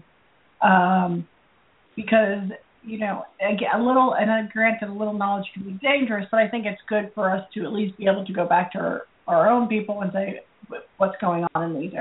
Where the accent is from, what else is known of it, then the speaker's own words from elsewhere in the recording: Atlantic City, New Jersey, United States; So, you know, I'm from New Jersey, the Atlantic City area